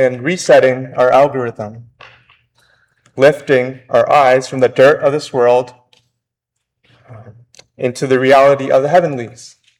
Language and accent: English; Toronto, Ontario, Canada; I'm from Toronto, and I have a confession.